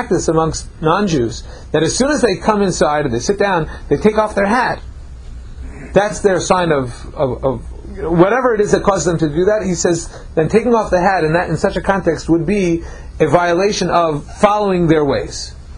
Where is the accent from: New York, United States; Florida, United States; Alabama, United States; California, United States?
New York, United States; Woodmere; I grew up in Woodmere, New York, and I come to camp